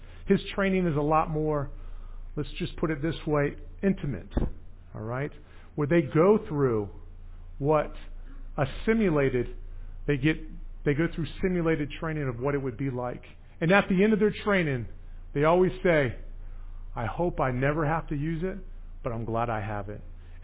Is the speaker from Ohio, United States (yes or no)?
no; Virginia, United States; I also have a big part of growing up in Virginia.